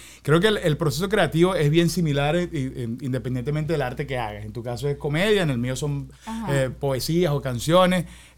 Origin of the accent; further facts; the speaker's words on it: Maracay, Aragua, Venezuela; also born or lived in Mérida; Yo soy de Maracay, o sea, yo nací en Mérida, pero yo soy maracayero, de aprendí a hablar en Maracay, o sea, mis fines de semana eran o en San Juan con mi familia